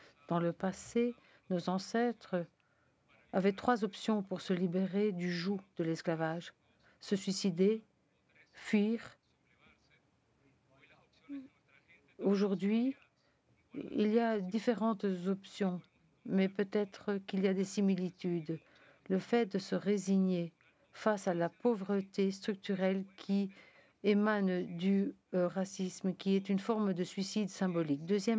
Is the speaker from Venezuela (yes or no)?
yes; Venezuela; now in Chile; Je viens du Venezuela. Je suis un migrant au Chili.